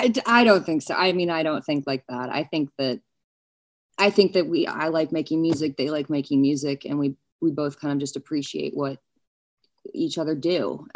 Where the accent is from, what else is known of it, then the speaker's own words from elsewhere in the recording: New York, United States; Cause I grew up in New York